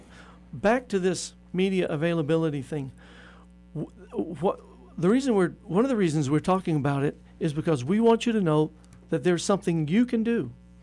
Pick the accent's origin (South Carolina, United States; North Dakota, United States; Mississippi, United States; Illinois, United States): South Carolina, United States; And let me tell you, I grew up in South Carolina, and when I was a boy, I remember going to the Woolworth store or any of those dime stores downtown